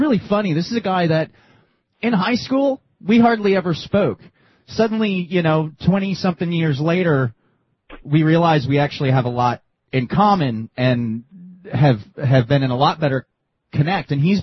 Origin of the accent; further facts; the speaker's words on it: New Jersey, United States; A guy I grew up in New Jersey, and a guy I went to high school with lives up in New York State up there